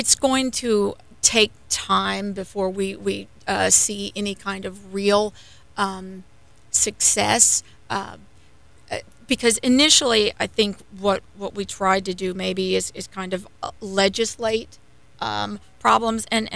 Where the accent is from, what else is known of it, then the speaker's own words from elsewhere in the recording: Kentucky, United States; I know I'm originally from Southern Kentucky. And when I think of the community that I grew up in, I knew everybody.